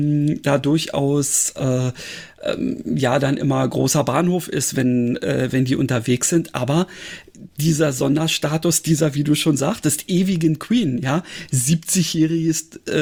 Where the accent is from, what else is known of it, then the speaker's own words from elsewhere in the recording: Berlin, Germany; da war es so, dass mich diese Stadt auch als Berliner, der ja nun, sagen wir mal, so Großstadt mit entsprechendem Verkehr gewöhnt ist